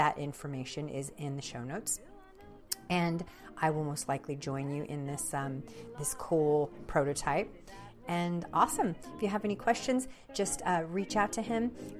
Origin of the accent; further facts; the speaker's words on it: Santa Fe, New Mexico, United States; I'm from Santa Fe, but my mom's family and my dad's family are all northern New Mexico in Mora. Do you know where Mora is?